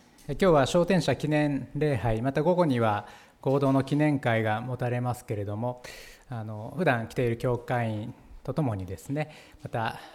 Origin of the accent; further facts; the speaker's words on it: Hokkaido, Japan; moved away as an adult; also born or lived in Ishikawa Prefecture; もともと北海道の出身ですけれども、10年間石川県で牧師をしておりまして、この4月にこちらに赴任をしてまいりました。